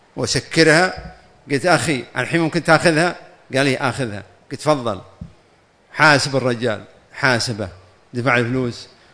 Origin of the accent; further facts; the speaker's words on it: Riyadh, Riyadh Province, Saudi Arabia; لكن عندنا في الرياض السواقة الله أعلم بها